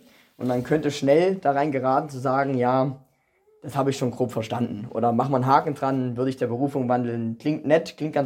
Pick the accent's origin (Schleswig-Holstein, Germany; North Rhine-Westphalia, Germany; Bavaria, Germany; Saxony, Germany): Saxony, Germany; Dresden; für die, die mich noch nicht kennen. Ich komme aus Dresden